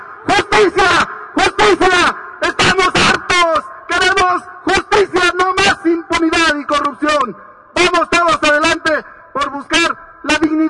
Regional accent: Hermosillo, Sonora, Mexico; Yo vengo de Hermosillo, Sonora. … como se los dije.

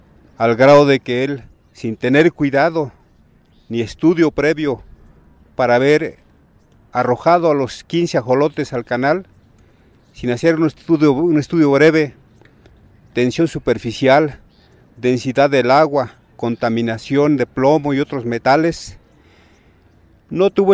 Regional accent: Xochimilco, Mexico City, Mexico; Vinimos de Xochimilco, preocupados por la gran problemática que hay ahí.

